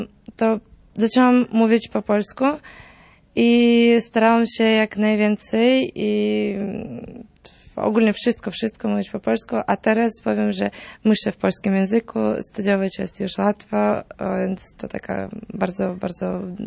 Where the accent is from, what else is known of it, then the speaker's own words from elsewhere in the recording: Moldova; więc ja byłam urodzona w Mołdawii i pochodzę z Mołdawii.